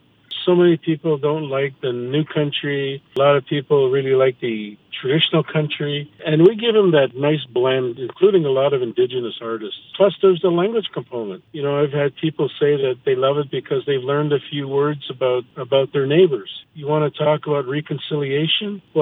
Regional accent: Siksika, Alberta, Canada; I'm from Siksika

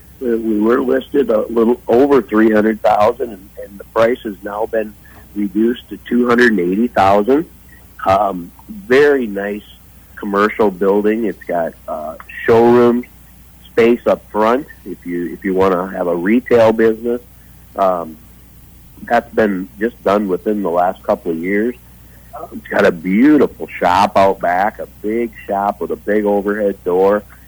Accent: Huron, South Dakota, United States; I've lived here about my entire life. I was born in Huron. I know about every square inch of town.

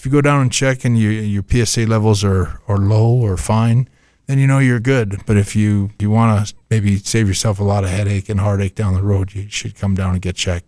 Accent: Calgary, Alberta, Canada; I don't often get a chance to, you know, sign autographs and meet fans right here in my hometown. It's not that normal for me to sign autographs somewhere in Calgary.

